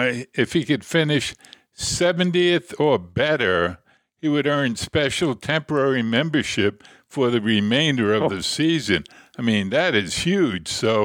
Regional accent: Southampton, New York, United States; born there; Since I was born in Southampton, New York, and I've also been in Southampton, England, I guess there's a lot of Southamptons around.

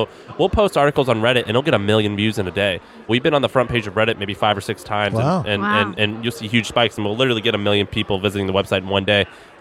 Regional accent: Missouri, United States; Well, I'm from Missouri. My mom and dad are entrepreneurs.

